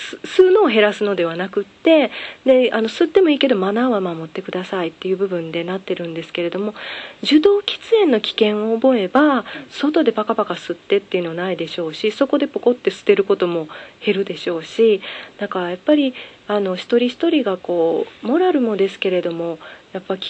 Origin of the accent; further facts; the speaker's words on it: Ehime, Japan; いや、愛媛も偉そうなことは言えないですね。